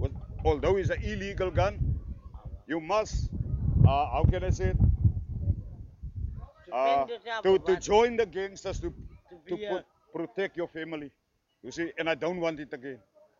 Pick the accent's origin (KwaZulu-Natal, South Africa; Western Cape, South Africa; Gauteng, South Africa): Western Cape, South Africa; Cape Town; I grew up here. I was born in District 6, but this was my place where I grew up.